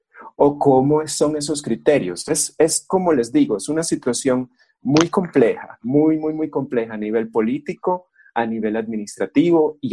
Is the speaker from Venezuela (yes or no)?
yes; Venezuela; en mi país, en Venezuela